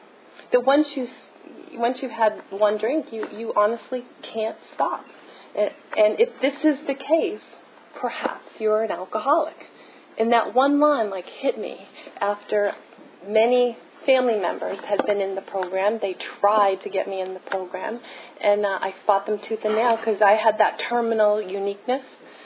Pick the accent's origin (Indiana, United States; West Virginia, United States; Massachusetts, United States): Massachusetts, United States; I got a scholarship to a school in D.C., and I grew up in Massachusetts.